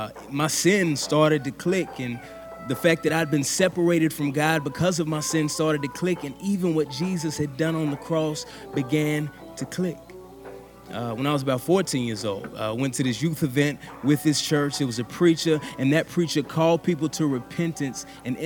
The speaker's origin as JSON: {"language": "English", "region": "the South", "country": "United States", "tie": "born or raised there", "said": "I grew up in the Bible Belt, and I was really confused about what it actually meant to be a Christian."}